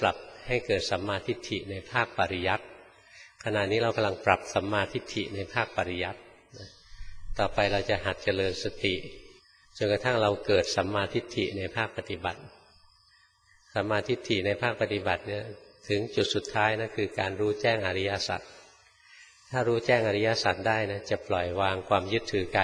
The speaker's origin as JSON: {"language": "Thai", "region": "Bangkok", "country": "Thailand", "tie": "born or raised there"}